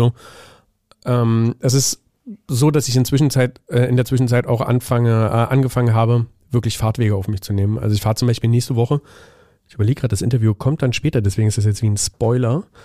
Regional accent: Berlin, Germany; born or raised there; also born or lived in Jena

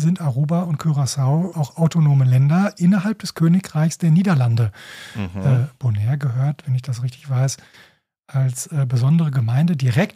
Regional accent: North Rhine-Westphalia, Germany; Ich komme ja aus Nordrhein-Westfalen

